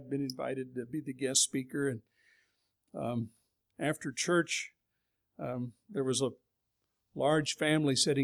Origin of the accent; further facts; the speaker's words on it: California, United States; We're from California. You know, which is kind of different for Ohioans.